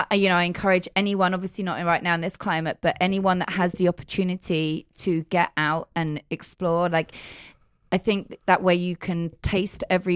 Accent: England, United Kingdom; Yeah. I'm only 23% British. I mean, I was born in England and my family, etc. But, and I was raised in England, very much in the British way. But my DNA is Spanish.

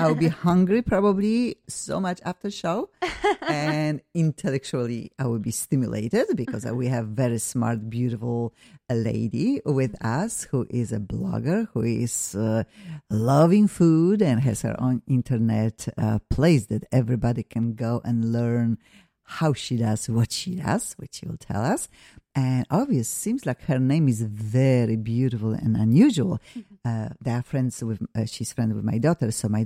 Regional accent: Poland; yes, my name is Hungarian. I'm originally from Poland

